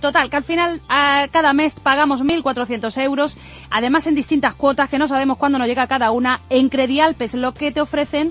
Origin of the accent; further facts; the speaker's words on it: Málaga, Andalusia, Spain; así somos los malagueños, que nos gusta complicarnos un poquito la vida.